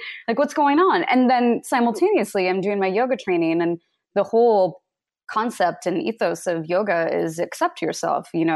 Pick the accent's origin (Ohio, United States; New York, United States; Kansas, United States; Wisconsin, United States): Kansas, United States; So I grew up in Kansas and I am the daughter of two very amazing parents.